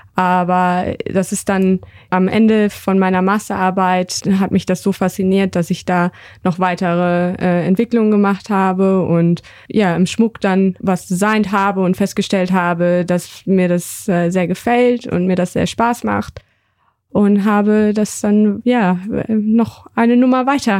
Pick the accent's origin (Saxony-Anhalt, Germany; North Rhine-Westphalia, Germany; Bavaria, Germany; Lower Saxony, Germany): North Rhine-Westphalia, Germany; moved away as an adult; now in Australia; ich komme aus Norddeutschland, genauer gesagt aus der Nähe von Minden. Nach dem Schulabschluss bin ich direkt nach Australien als Backpacker erst